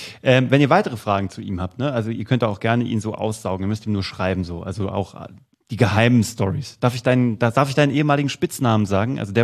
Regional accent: Kassel, Hesse, Germany; ich komme aus Kassel und habe früh mit der Zauberei begonnen.

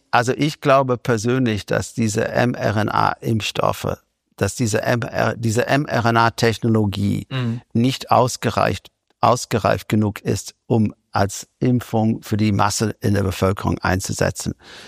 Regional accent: Ireland; ich komme ja aus Irland

